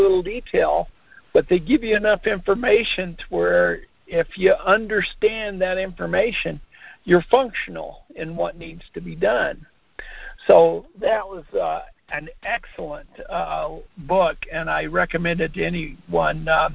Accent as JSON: {"language": "English", "region": "Colorado", "country": "United States", "said": "… from Colorado."}